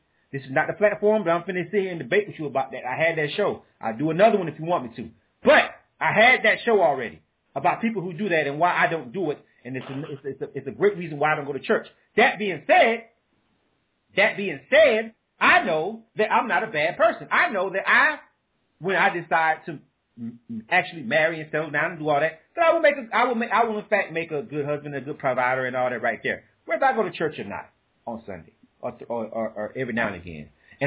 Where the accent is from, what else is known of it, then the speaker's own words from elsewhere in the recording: Panama City, Florida, United States; I'm from Panama City, Florida.